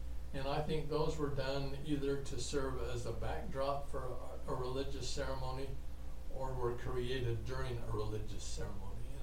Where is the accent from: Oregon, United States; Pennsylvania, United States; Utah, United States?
Utah, United States; You know, I was born in Utah, been here just about my whole life, and so I take this white guy Christian culture and upbringing